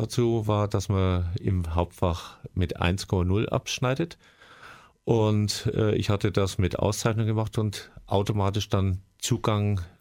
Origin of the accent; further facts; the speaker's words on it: Nuremberg, Bavaria, Germany; Ich stamme aus Nürnberg.